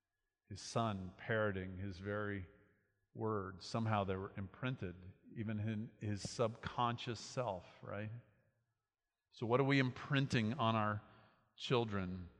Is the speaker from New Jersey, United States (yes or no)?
no; Miami, Florida, United States; We grew up in Miami, and when I finished high school, my parents moved to Boca Raton